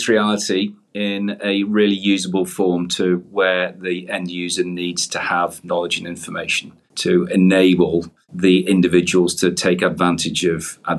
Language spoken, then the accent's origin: English; North West England, United Kingdom; moved away as an adult; now in Canada; I'm obviously by my accent, a born and bred New Brunswicker, but originally from the northwest of the UK, and moved to Canada as a on secondment to the Canadian Army.